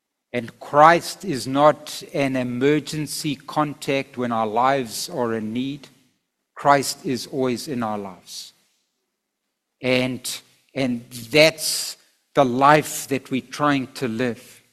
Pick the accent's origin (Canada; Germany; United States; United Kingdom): United Kingdom; England; It's a H, but it's an H. I'm English, guys.